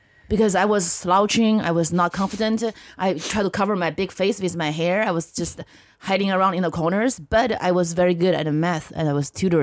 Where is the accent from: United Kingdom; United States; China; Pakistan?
China; northern China; I grew up in China in the 90s. There's the one child policy.